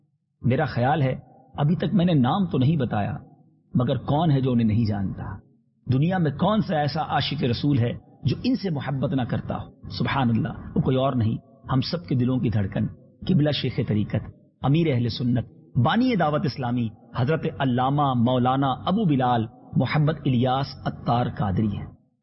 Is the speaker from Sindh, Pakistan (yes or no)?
yes; Kharadar, Sindh, Pakistan; میں خود خارا در میں رہتا تھا، میری پیدائش بھی اس علاقے کی ہے، اس لیے میں آئی وٹنس ہوں ان تمام چیزوں کا.